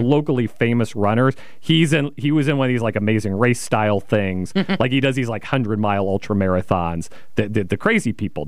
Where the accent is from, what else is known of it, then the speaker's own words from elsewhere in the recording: Midwest, United States; I'm from the Midwest. You don't mess with the Midwesterner at the bowling alley